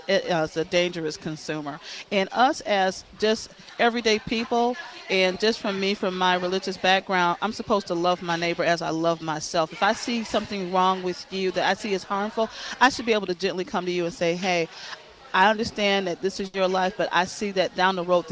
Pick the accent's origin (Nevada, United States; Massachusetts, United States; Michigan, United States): Michigan, United States; because if I came from Michigan and now I live in Tennessee and I see it here, it's my problem.